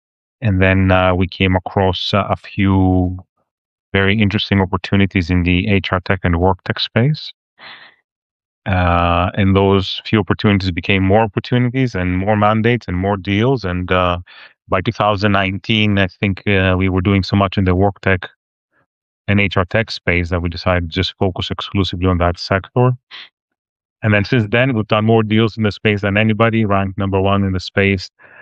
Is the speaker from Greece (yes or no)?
yes; Greece; moved away as an adult; also born or lived in United States; now in London, United Kingdom; so I'm from Greece originally, moved to the US when I was 18 to study, spent around 15 years in the US